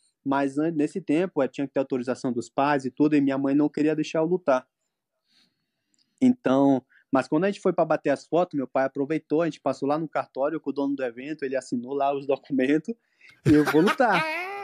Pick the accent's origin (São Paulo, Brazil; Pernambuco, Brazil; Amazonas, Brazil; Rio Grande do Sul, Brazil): Amazonas, Brazil; Manaus; moved away; eu saí de Manaus com R$ 100.